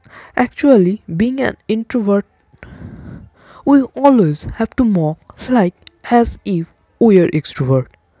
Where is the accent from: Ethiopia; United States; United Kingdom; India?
India; Still, as an Indian guy, I can assure you, in many parts of rural India, the concept of personality trait is not much prevalent.